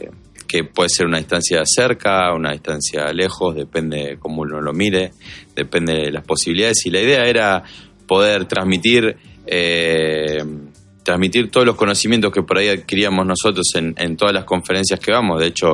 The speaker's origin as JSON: {"language": "Spanish", "region": "La Pampa", "country": "Argentina", "also_born_or_lived": "Buenos Aires", "said": "yo soy de La Pampa, nací en La Pampa y bueno, actualmente vivo en La Pampa, pero en ese entonces vivía en Buenos Aires."}